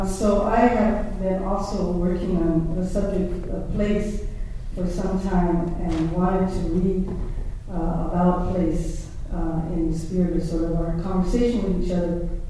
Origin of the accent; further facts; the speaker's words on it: San Gabriel, California, United States; I grew up in San Gabriel, down the road a bit.